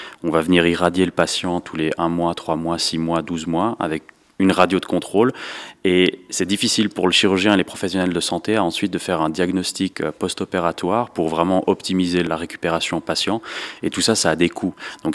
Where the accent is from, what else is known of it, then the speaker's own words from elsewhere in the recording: Jura, Switzerland; je suis jurassien d'origine, ça s'entend peut-être pas parce que je me suis léménisé en cours de route